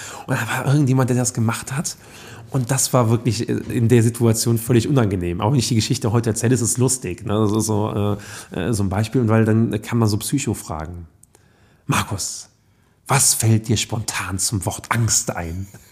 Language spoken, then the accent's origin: German; Steinfeld, North Rhine-Westphalia, Germany; Und ich bin ja auch in Steinfeld zur Schule gegangen